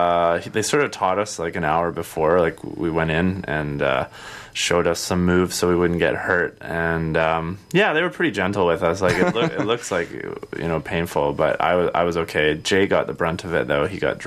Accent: Nanaimo, British Columbia, Canada; also born or lived in Campbell River; I grew up in Nanaimo and Campbell River

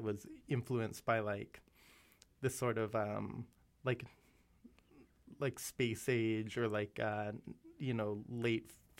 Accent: Vancouver, British Columbia, Canada; I don't think, oh, I'm like a Canadian musician or a Vancouver musician or Pacific Northwest musician or whatever, you know?

